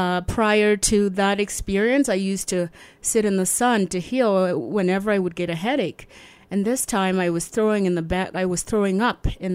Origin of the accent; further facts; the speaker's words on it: South Sudan; And since I'm from the Dinka tribe, and we had to go back to my grandmother's village, we couldn't stay there because all of a sudden our village was being attacked.